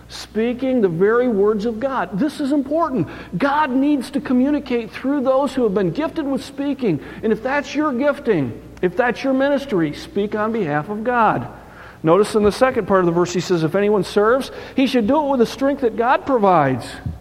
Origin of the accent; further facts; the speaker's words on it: Michigan, United States; Growing up in Michigan, everything was fast-pitch softball